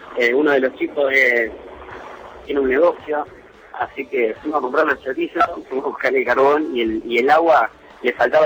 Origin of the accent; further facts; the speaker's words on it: San Nicolás, Buenos Aires Province, Argentina; yo soy de San Nicolás, ¿viste?